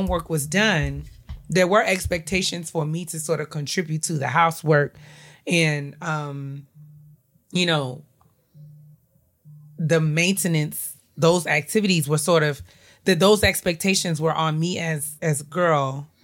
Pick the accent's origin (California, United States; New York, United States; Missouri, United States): New York, United States; My cousin Ebony, you know, she grew up in Tennessee, I grew up in New York, so we didn't grow up around each other